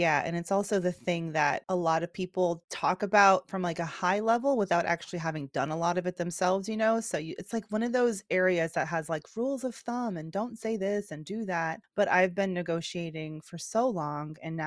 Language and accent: English; Georgia, United States; I'm from Georgia originally, and like Six Flags, you go to the amusement park with your siblings.